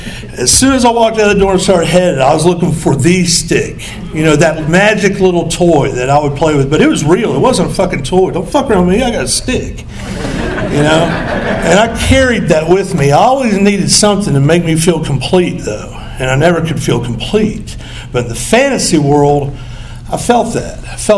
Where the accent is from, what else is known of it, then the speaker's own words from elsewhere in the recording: Greenville, Tennessee, United States; And, you know, growing up in East Tennessee, Greenville, Tennessee, I felt out of place at a very early age